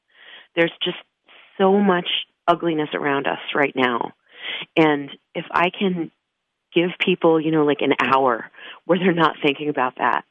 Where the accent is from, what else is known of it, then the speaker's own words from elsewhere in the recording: Long Island, New York, United States; moved away as an adult; You know, I grew up on Long Island, you know, so lived in New York until a year ago.